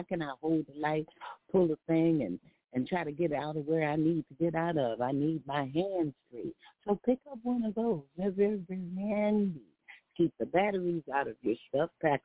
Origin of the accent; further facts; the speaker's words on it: Texas, United States; I'm from Texas. I grew up in them.